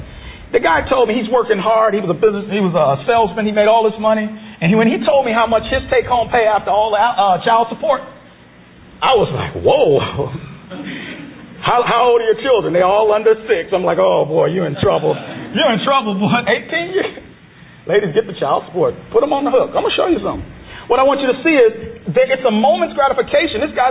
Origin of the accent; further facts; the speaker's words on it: Chicago, Illinois, United States; now in Minneapolis, United States; I grew up in Chicago on the south side, man.